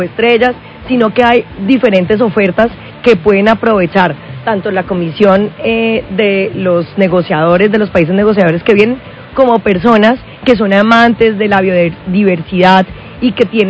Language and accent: Spanish; Cali, Valle del Cauca, Colombia; Y nosotros, como caleños, debemos hacer respetar nuestras empresas